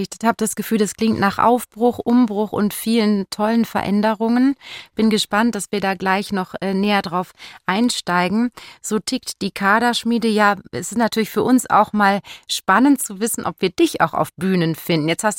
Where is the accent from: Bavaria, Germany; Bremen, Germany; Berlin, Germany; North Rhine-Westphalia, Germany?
North Rhine-Westphalia, Germany; Duisburg; Wir sind Nachbarinnen. Ich komme aus Duisburg.